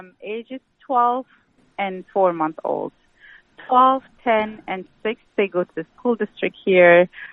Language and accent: English; South Sudan; moved away as an adult; I'm from South Sudan. I came here as a refugee years ago. Growing up in so many different cultures, I do speak Arabic and I speak Dinka. And I grew up in Sudanese culture, and I came here when I was 18, turning 19.